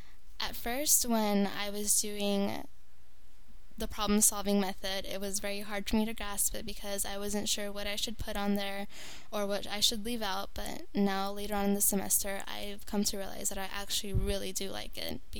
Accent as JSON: {"language": "English", "town": "Antioch", "region": "California", "country": "United States", "said": "I am from Antioch, California, which is a little city that is about 8 hours away from here, and it's located in the Bay Area, which is, it's a little bit east of San Francisco."}